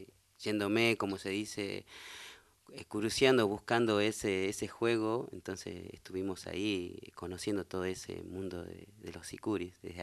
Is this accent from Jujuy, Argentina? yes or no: yes; Huacalera, Jujuy, Argentina; born or raised there; also born or lived in Humahuaca